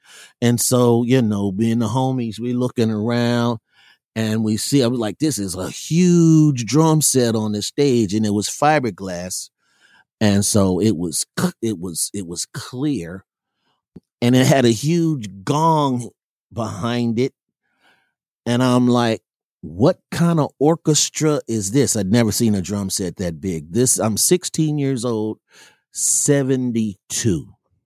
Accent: Dayton, Ohio, United States; I went to Cincinnati. I'm from Dayton, Ohio.

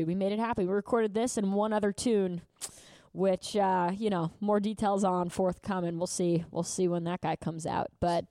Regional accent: Manhattan, New York, United States; growing up in Manhattan, like I did, can make you just out of touch with societal and suburban norms

